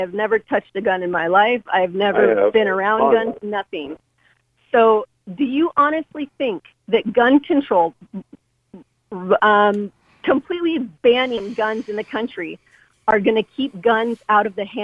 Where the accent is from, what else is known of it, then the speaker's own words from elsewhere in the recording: United States; But as an American, there are me and all